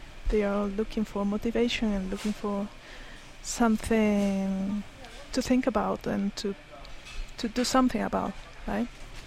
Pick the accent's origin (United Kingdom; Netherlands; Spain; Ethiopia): Spain; Granada, Andalusia; English is a second language; moved away as an adult; now in Santa Fe, United States; It's in the southeast, just next to Granada.